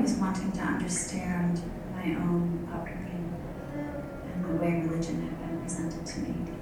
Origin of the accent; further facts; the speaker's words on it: California, United States; now in United Kingdom; I've lived in the UK for 8 years now. I grew up in California in a Christian home. I went to church every Sunday.